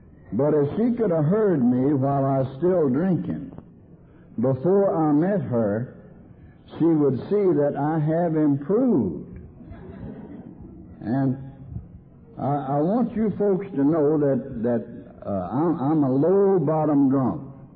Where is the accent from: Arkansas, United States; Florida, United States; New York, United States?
Arkansas, United States; See, I come from Arkansas by request.